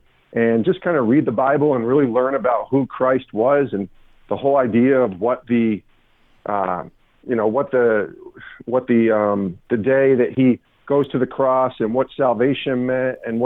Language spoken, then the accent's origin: English; Albany, New York, United States; You know, I grew up in Albany, New York, a little town outside of Albany